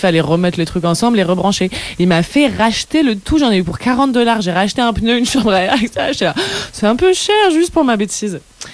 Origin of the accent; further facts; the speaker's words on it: Paris, Île-de-France, France; et moi j'ai grandi à Paris, donc le vélo, enfin c'est pas un truc que je faisais régulièrement